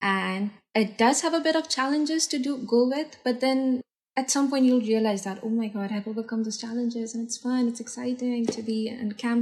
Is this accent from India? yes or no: no; Bangladesh; now in Canada; So I'm from Bangladesh, which is a country in South Asia, if people don't know about it. I think it has like a 10-hour time difference compared to Canada.